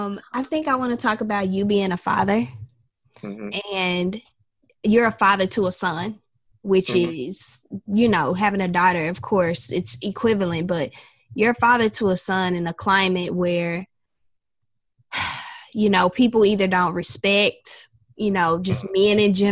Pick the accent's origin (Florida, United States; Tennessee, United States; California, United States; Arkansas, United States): Arkansas, United States; Pine Bluff; also born or lived in Texas; now in New York, United States; Like, I'm from Pine Bluff, Arkansas, and people didn't support me. And, you know, I went to Texas. I don't think people supported the kid. But then I came all the way to New York, and then I did stuff.